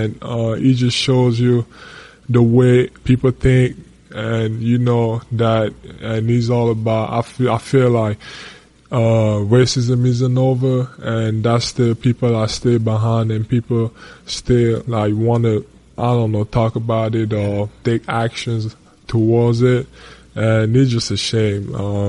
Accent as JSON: {"language": "English", "country": "Cameroon", "tie": "born or raised there", "moved": "yes", "lives_now": "United States", "said": "Obviously, like you said, growing up in Cameroon, you know, I've always thought that the U.S. was just amazing, and like it was just a dream, and I thought it was heaven. And then coming here a couple of years ago"}